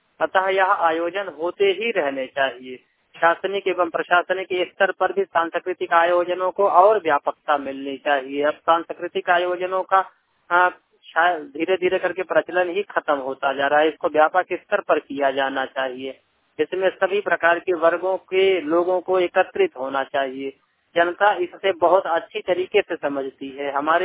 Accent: Hanumana, Madhya Pradesh, India; मैं हनमना जनपद पंचायत से आता हूँ। हनमना सिवा जिले का एक विकास खंड है

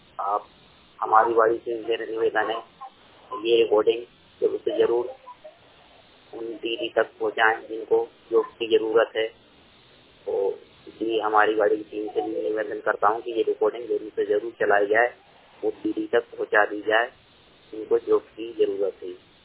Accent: Bhopal, Madhya Pradesh, India; मैं भोपाल जिले का निवासी हूँ।

